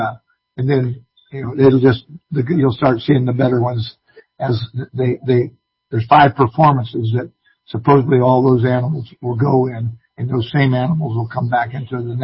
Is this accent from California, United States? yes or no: yes; Red Bluff, California, United States; So I'm a fifth generation from Red Bluff, California.